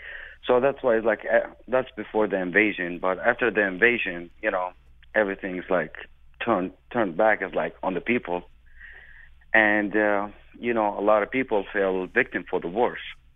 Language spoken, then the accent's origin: English; Baghdad, Baghdad Governorate, Iraq; I was born in Baghdad. You know, I was raised and born over there.